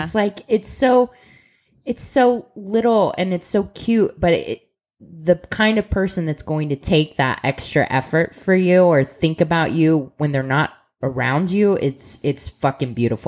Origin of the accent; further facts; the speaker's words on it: Columbus, Ohio, United States; Well, you know we're from Columbus, Ohio, the birthplace of Wendy's.